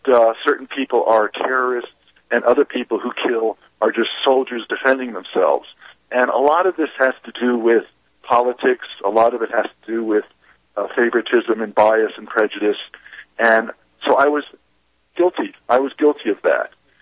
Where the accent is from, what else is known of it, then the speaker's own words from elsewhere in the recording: East Coast, United States; Well, my background is I was brought up on the East Coast. I was born in 1948, just a few years after the Holocaust. I'm Jewish.